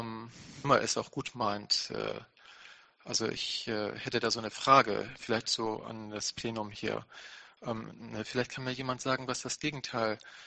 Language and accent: German; Oldenburg, Lower Saxony, Germany; ich komme aus Oldenburg. Einige werden jetzt gleich schmunzeln.